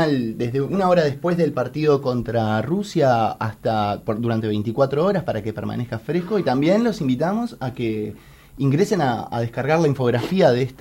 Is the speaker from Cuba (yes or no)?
no; Uruguay; Todos necesitamos ver el partido, pero porque somos uruguayos.